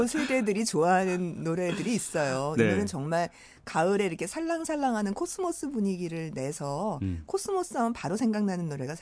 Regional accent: Seoul, South Korea; born there; 제가 서울에서 태어났는데 시골에서 좀 한 20년 산 적이 있었거든요.

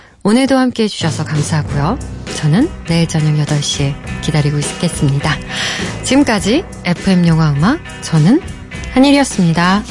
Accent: Jecheon, North Chungcheong, South Korea; 저는 충북 제천 출신인데, 저도 사투리 그렇게 자신 있진 않거든요.

